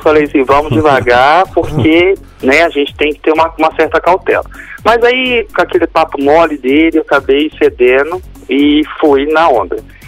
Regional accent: Contagem, Minas Gerais, Brazil; born there; Só passei uma temporada no Rio. Morei uns 3 anos no Rio e voltei pra Contagem de novo. Mas sou nascido em Contagem.

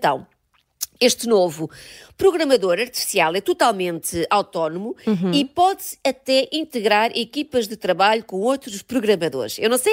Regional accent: Portugal; nós somos portugueses, nós somos competitivos

